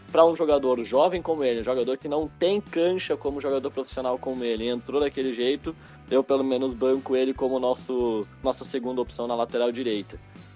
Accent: Italy; como eu sou italiano, eu torço muito pela seleção italiana

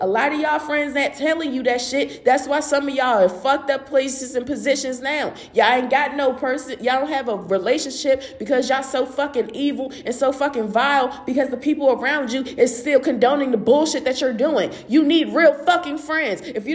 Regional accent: Hagerstown, Maryland, United States; I grew up in Hagerstown. If people don't know where Hagerstown is, baby, good.

